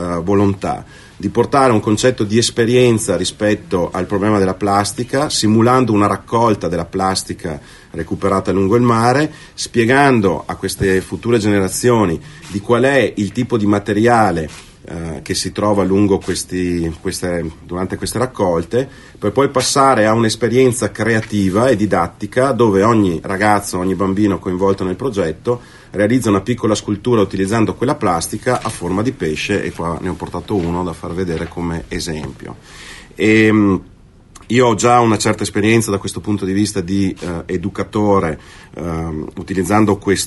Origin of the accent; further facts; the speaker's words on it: Venice, Veneto, Italy; born there; now in Verona, Italy; Io provengo da un territorio di mare, provengo dalla Laguna Veneziana perché sono nato lì, anche se ormai abito a Verona da tantissimo tempo